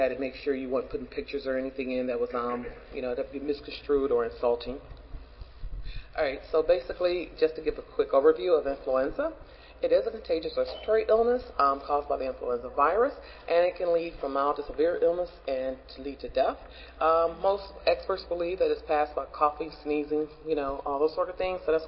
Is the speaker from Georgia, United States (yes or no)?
no; Cleveland, Ohio, United States; I'm from Cleveland, Ohio.